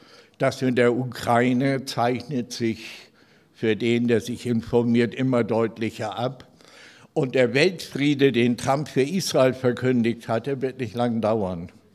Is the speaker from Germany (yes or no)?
yes; Hamburg, Germany; Dann bin ich in Hamburg aufgewachsen, war 5 Jahre im Hamburger Hafen.